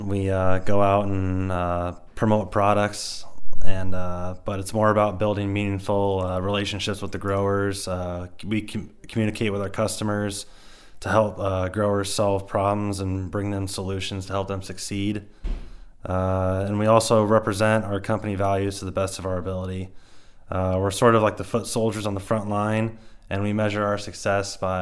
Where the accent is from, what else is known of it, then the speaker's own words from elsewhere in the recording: Coal Valley, Illinois, United States; also born or lived in Wisconsin; So I grew up in the Coal Valley area. I moved to Wisconsin, lived there for 8 or 9 years. And my family moved back to the area in 2012.